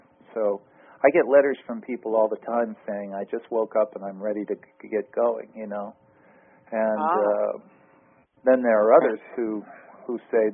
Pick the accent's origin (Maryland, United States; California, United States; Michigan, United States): California, United States; Long Beach; the school where I grew up in Long Beach, California, Woodrow Wilson High School